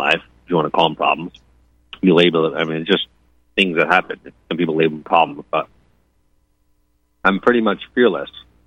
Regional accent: East Coast, United States; But I'm from the East Coast originally, you know.

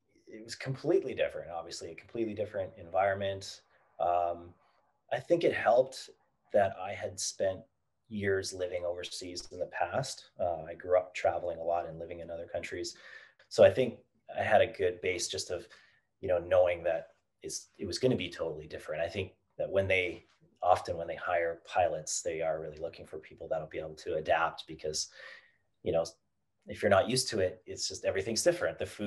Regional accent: Canada; whatever I saw or experienced growing up in Canada

